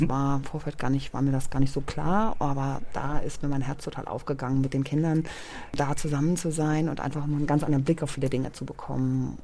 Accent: Germany; Eine unfassbare Dankbarkeit allem gegenüber, meinem Leben gegenüber, wo ich groß geworden bin. Die Dankbarkeit, ne, dass ich, wie unfassbar privilegiert wir hier groß werden. Und zwar jeder in Deutschland.

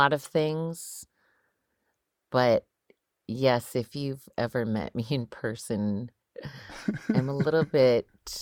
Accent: Eagle, Alaska, United States; I am Hanwichin Athabaskan from Eagle, Alaska.

